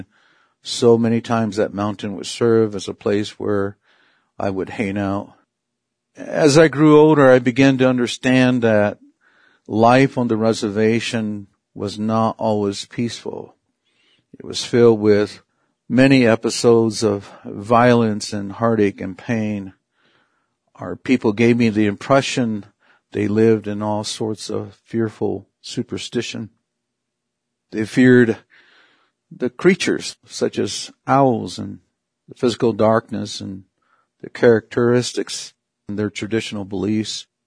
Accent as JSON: {"language": "English", "town": "Laguna", "region": "New Mexico", "country": "United States", "said": "I'm from the Pueblo of Laguna right here in New Mexico. I'm from the Roadrunner and Turkey clan."}